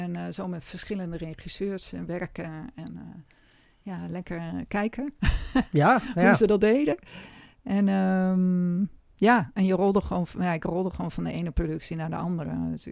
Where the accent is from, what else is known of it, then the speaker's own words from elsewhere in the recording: Assen, Drenthe, Netherlands; ik ben opgegroeid in Assen, of All Places.